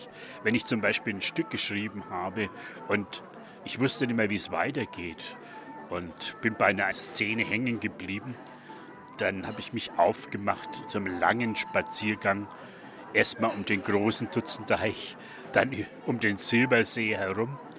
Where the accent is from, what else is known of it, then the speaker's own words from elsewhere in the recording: Bavaria, Germany; accent: Franconian; In meinem eigenen Dialekt würde ich nie von Gehen sprechen. Als Franke sage ich, ich lauf.